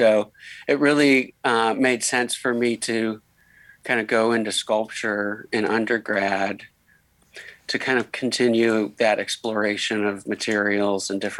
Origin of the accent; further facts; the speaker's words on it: Gary, Indiana, United States; So I'm a local artist, born and raised in Gary here.